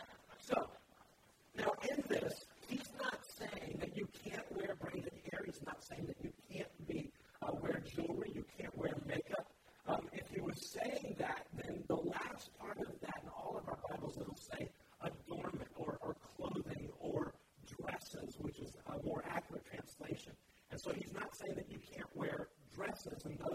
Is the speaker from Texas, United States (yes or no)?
no; North Miami, Florida, United States; And many of you know, I grew up in Miami, and there in North Miami, there's this diner.